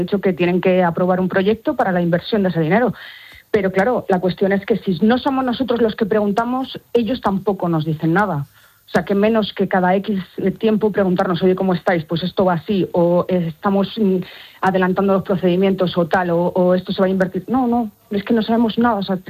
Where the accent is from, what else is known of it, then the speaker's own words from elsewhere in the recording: Castile and León, Spain; yo te puedo hablar de mi pueblo, que es lo que se quemó